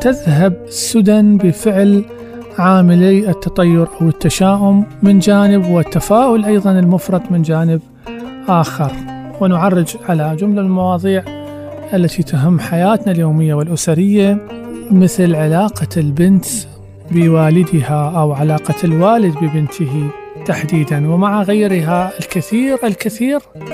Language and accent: Arabic; Iraq; الثقافة الموحدة اللي تجمعنا كعراقيين منذ القدم